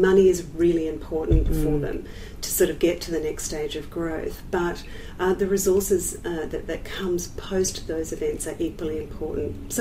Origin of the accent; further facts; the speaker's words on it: Perth, Western Australia, Australia; I'm from Perth